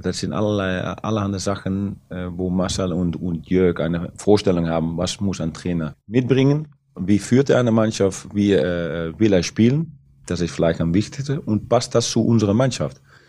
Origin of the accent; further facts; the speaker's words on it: Netherlands; German is a second language; das war auch bei fast jeder Familie in Holland, dass man die Bundesliga anschaut. Und von daher, unser Dialekt ist auch fast deutsch.